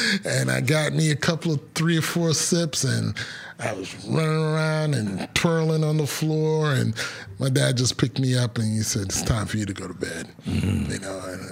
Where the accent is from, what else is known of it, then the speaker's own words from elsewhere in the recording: New York City, New York, United States; also born or lived in Guyana; And we migrated here when I was 7, 8 years old. We migrated to New York City. And I grew up in New York City.